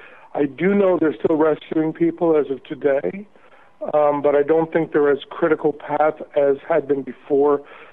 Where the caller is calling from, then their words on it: Baton Rouge, Louisiana, United States; Hey, Sam. … I'm calling from Baton Rouge, Louisiana.